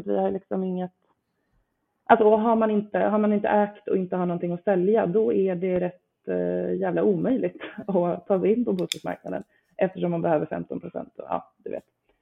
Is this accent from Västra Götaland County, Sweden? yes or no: no; Nora, Örebro County, Sweden; now in Stockholm, Sweden; Jag lekte med den tanken eftersom jag inte är från Stockholm från början. Jag är från Nora, Västmanland utanför Örebro. Jag har mina föräldrar i Västerås och Örebro.